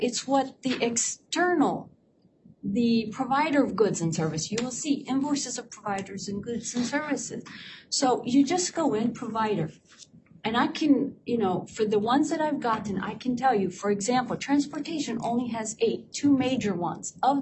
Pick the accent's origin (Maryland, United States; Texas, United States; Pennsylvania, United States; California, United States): Pennsylvania, United States; Philadelphia; I am a Philadelphian